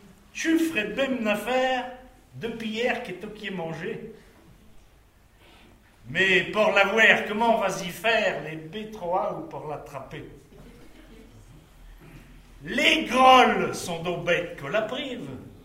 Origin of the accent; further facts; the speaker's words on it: Pays de la Loire, France; first language Poitevin; je suis du bas Poitou, c'est ma langue natale.